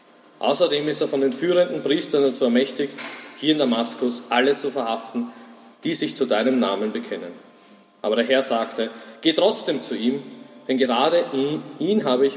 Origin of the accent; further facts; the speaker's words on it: Vienna, Austria; bin aus Wien